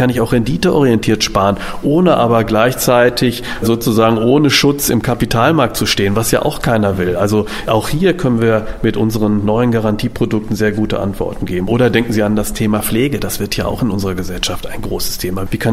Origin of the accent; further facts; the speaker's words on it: North Rhine-Westphalia, Germany; Also ich bin ja gebürtig gar nicht so weit davon entfernt. Ich komme auch aus dem Westfälischen